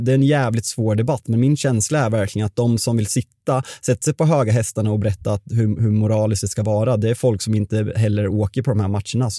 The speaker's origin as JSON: {"language": "Swedish", "country": "Sweden", "said": "vi är svenskar"}